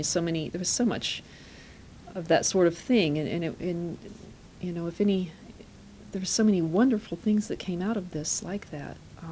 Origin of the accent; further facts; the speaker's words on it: United States; while I love my country and I'm very grateful to be here, I'm proud of being an American